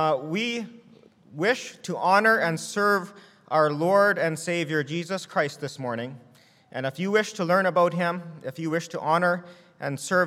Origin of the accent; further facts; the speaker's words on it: Altona, Manitoba, Canada; being that I come from Altona, it's a little bit more meaningful.